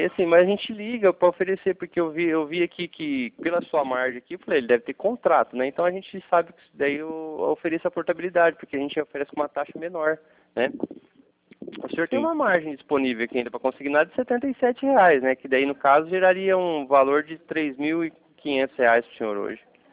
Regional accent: Cornélio Procópio, Paraná, Brazil; Não, eu sou aqui de Cornélio Procópio, Paraná, ao lado de Londrina.

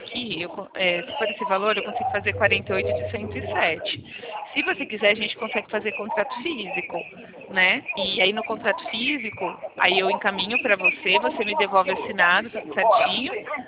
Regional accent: São Paulo, Brazil; sou de São Paulo.

